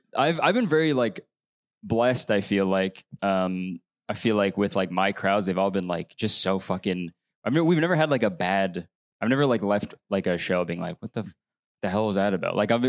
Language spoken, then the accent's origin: English; Canada; that I'm Canadian.